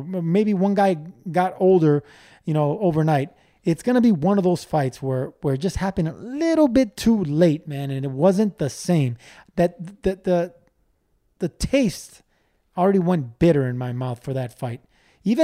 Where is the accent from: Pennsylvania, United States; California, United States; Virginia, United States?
California, United States; East Los Angeles; Man, we grow up from nothing. I came from East L.A.